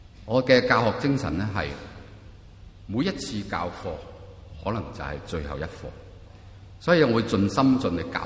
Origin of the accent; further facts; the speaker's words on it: Hong Kong; 那個山谷有條村叫正文村，已經被政府剿滅了，即是我的故鄉嚟嘅